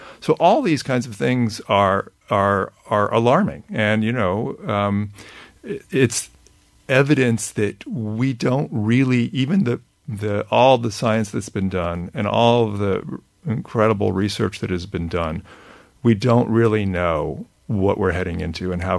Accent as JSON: {"language": "English", "region": "California", "country": "United States", "tie": "born or raised there", "said": "I grew up in California. I remember the smog in California. I couldn't see the mountains, 5 miles away from where I lived."}